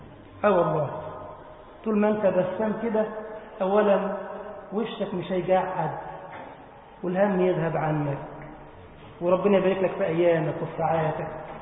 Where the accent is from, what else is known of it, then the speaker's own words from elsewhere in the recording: Giza Governorate, Egypt; مسجد عمرو بن العاص عندنا في الجيزه